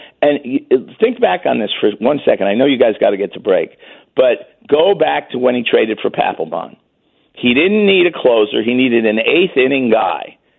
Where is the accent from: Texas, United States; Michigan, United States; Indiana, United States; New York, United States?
New York, United States; I'm from New York. I grew up there. I played that golf course as a kid every summer.